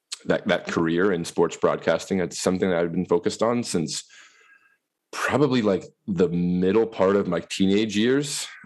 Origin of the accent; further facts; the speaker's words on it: Missouri, United States; moved away as an adult; now in Wisconsin, United States; I grew up in Missouri, in the northeast corner, in a rural area